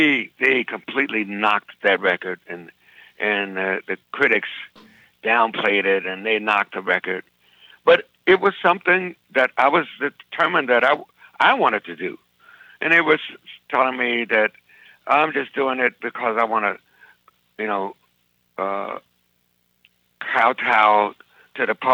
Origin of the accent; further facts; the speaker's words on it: Chicago, Illinois, United States; I'm from Chicago. It's a blues town.